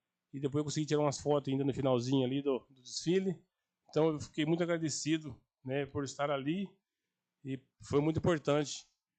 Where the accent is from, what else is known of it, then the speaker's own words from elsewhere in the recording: Brazil; Somos patriotas, somos brasileiros, nós precisamos fazer nossa parte.